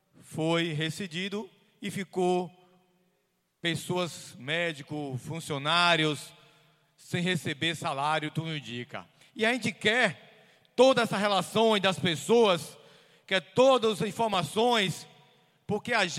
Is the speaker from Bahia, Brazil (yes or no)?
yes; Baixa Grande, Bahia, Brazil; Eu quero dizer ao povo da minha terra que a Prefeitura de Baixa Grande